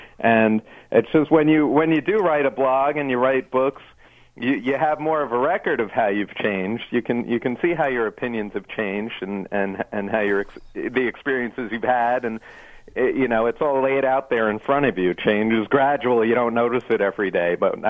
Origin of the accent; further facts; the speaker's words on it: United States; beyond New York, I'm American, and I love America